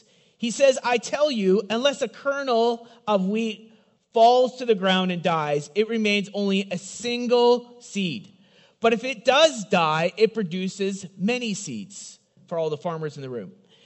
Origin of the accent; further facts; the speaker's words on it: British Columbia, Canada; Where I grew up in the Kootenays, and so it would snow all the time.